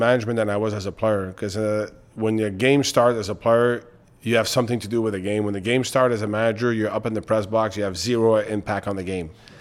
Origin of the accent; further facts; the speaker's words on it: Montreal, Quebec, Canada; Well, listen, I grew up in Montreal